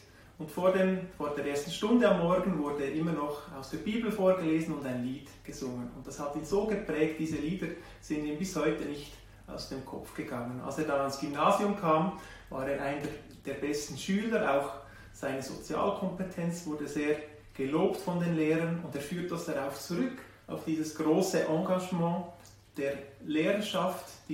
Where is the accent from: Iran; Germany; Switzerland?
Switzerland; Wir kommen als Schweizer, als Europäer nach Afrika.